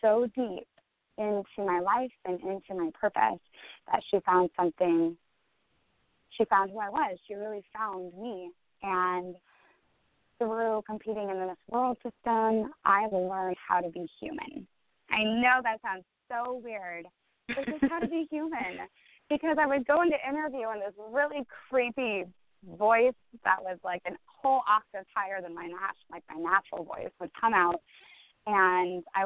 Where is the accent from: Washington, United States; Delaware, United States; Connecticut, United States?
Washington, United States; Seattle; So it will be held in Seattle, Washington, my hometown this year.